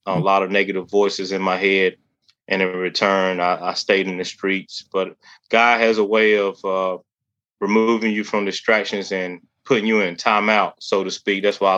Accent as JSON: {"language": "English", "town": "Beaufort", "region": "North Carolina", "country": "United States", "tie": "born or raised there", "said": "So I was raised in Beaufort, North Carolina, about 45 minutes outside of New Bern."}